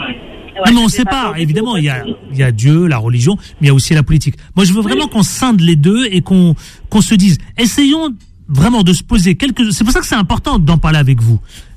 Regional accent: France; Nous vivons en France, nous sommes nés en France, nous avons grandi en France.

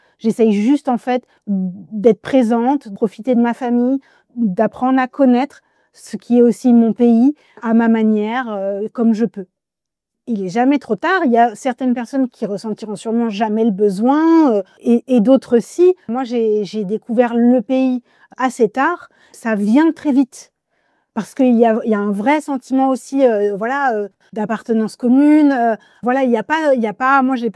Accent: France; moi, je suis née, j'ai grandi en France, je parle que le français. Donc, c'est vrai que ce serait compliqué pour moi de me revendiquer que de l'Algérie, mais c'est le pays de mes parents et voilà, je suis binationale

